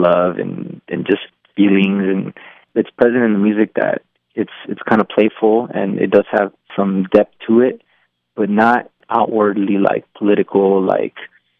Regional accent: California, United States; And we're from Southern California, removed from a lot of these places where this music was created

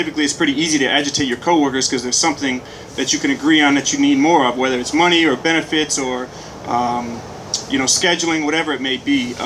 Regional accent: Grand Rapids, Michigan, United States; Like Doug said, I'm from Grand Rapids, Michigan. I've been in the Bay for about 2 years now.

